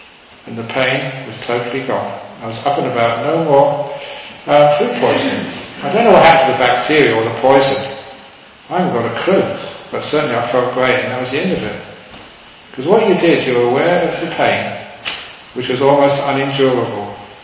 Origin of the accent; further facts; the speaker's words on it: London, United Kingdom; because I grew up in London, poor family, spent a lot of my time playing soccer in the streets.